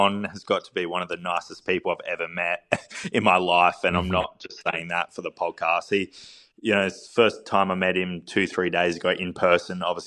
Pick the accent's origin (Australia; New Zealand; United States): Australia; they actually shared an Australian wine from my home state